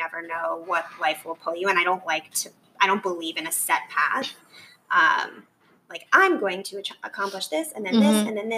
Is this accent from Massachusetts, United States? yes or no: yes; Massachusetts, United States; born there; now in New York, United States; So I've been in New York for about 4 years, and I was born outside of Boston.